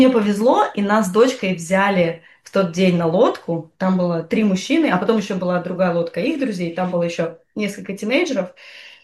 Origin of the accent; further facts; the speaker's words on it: Russia; Да, я из России.